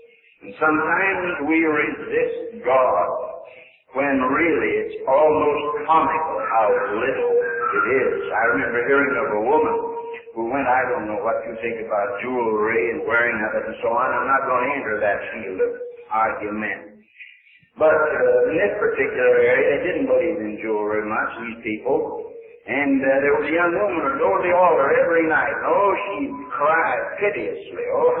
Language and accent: English; Pennsylvania, United States; born there; I called so many places home, I don't remember where home is, but I was born in Pennsylvania.